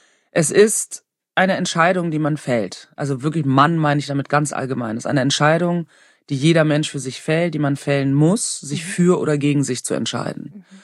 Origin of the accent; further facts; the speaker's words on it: Germany; ich halb schwarz bin, würde ich mal sagen. Ne? Weil ich bin halt in Deutschland aufgewachsen. Ich bin aber, mein Vater ist aus Kamerun. Ich bin halt eine Deutsche mit sichtbarem Migrationshintergrund.